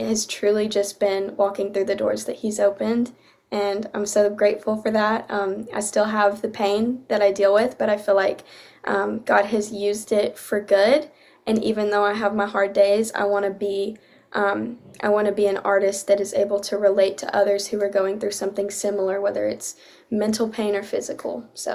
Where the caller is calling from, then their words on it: Cleveland, Tennessee, United States; I'm in Cleveland, Tennessee. It's about 2 hours away from Nashville.